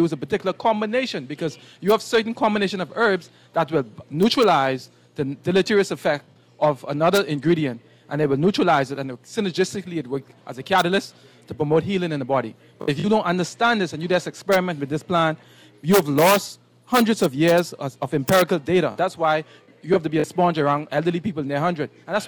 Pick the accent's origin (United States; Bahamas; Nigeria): Bahamas; Cat Island; And so I learned the scientific part of herbs along with the traditional and oral history in growing up in Cat Island as a little boy, identifying plants in my environment.